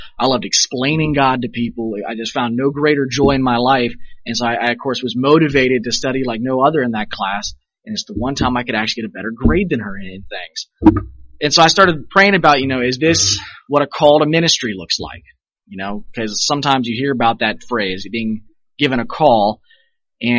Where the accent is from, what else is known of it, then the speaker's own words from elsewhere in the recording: Leesburg, Virginia, United States; also born or lived in Langley Air Force Base / Fort Meade / New Jersey; But I grew up around Leesburg, Virginia. I was born in Langley Air Force Base. My dad was in the Air Force. We moved around a couple of times, lived at Fort Meade, and then eventually made our way to Jersey. But by the time I was five, we were in Leesburg